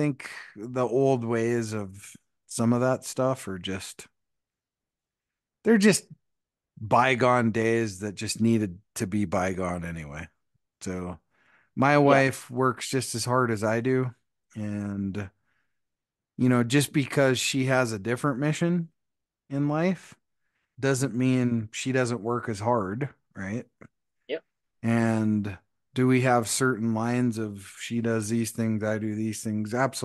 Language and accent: English; Montana, United States; I grew up in Montana, which is just a little BFE town in Montana, population of like 200, 300 people, right?